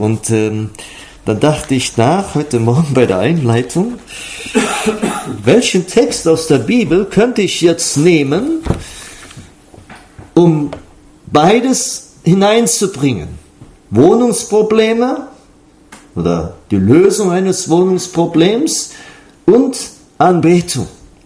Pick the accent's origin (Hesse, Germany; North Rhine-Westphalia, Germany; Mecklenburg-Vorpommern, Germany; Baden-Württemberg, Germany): Baden-Württemberg, Germany; Metzingen; wo ich herkomme von Metzingen